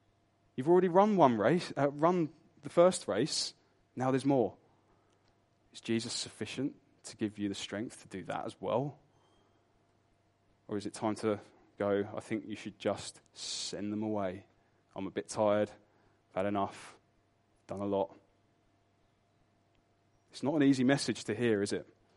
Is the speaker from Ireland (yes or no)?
no; United Kingdom; We're British, so we'll have a dialogue in our head going, oh, they've gone too far this time.